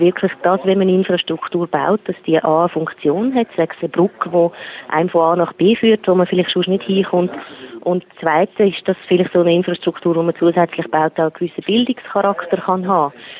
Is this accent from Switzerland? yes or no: yes; Switzerland; weil wir sonst auch als Schweizer, oder? Wir fliegen lieber ins Ausland